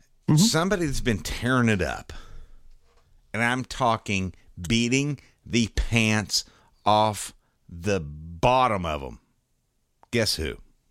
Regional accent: West Virginia, United States; I've heard a lot of talk about jigging suspended fish back in my home state of West Virginia, of all places, by the way.

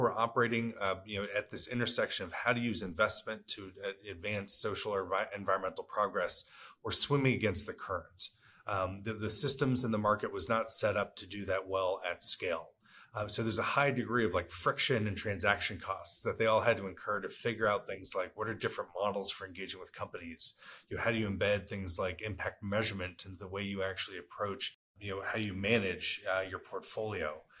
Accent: California, United States; born there; I was born in California, the child of immigrants from India.

